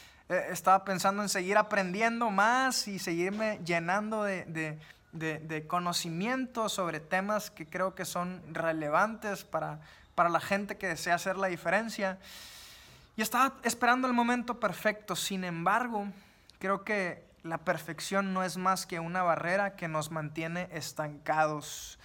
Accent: Monterrey, Nuevo León, Mexico; este joven regiomontano de 26 años. Así que, pues bueno, para los que no me conocen, ese soy yo. Soy un joven mexicano de 26 años.

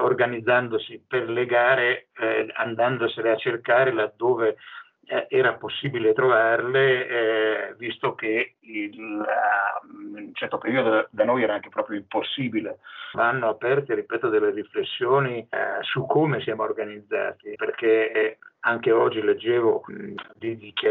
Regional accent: Ferrara, Emilia-Romagna, Italy; due delle componenti delle farfalle sono di Ferrara, quindi della mia città

